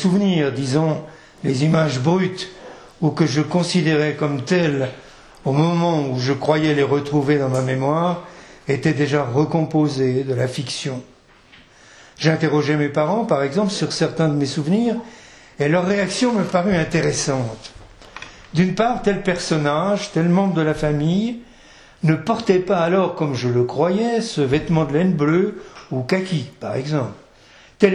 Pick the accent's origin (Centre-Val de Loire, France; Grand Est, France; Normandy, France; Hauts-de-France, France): Centre-Val de Loire, France; Argent-sur-Sauldre; un souvenir d'enfance important pour moi, qui est celle des défilés des communistes dans mon village natal, Argent-sur-Saulle, dans le Cher.